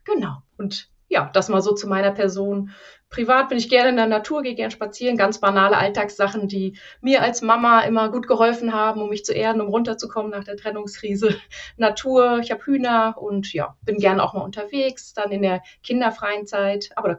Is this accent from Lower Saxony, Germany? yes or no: yes; Lower Saxony, Germany; born there; Ja, ich lebe in der Nähe von Hamburg, bin aber gebürtige Niedersächsin aus der Region Hannover.